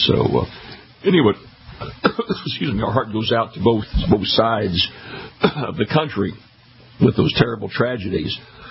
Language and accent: English; St. Louis, Missouri, United States; So I was raised in St. Louis, Missouri. That's where I went to high school.